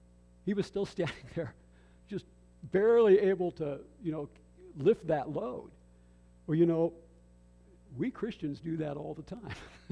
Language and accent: English; Moss Grove, Pennsylvania, United States; born there; I was born in Moss Grove, Pennsylvania.